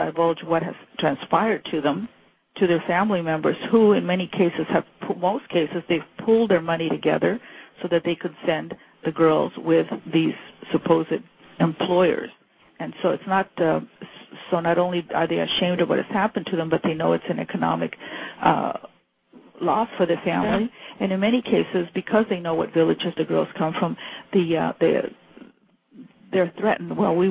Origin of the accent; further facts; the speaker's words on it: Ecuador; since I'm from Ecuador and I was talking to them